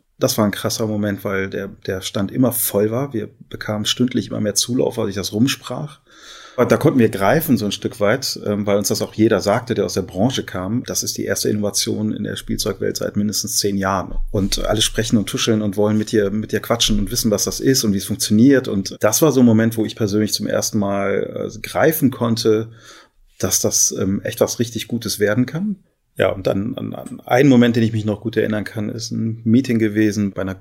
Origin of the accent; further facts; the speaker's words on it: Düsseldorf, North Rhine-Westphalia, Germany; Also ich bin gebürtiger Düsseldorfer, habe hier auch fast immer gelebt und bin hier einfach auch sehr glücklich. Jetzt haben wir beide Familie hier